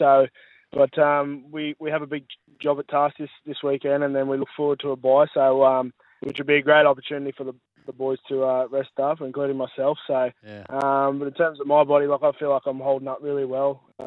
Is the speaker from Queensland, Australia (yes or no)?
yes; Queensland, Australia; So, I'm a Queenslander at heart.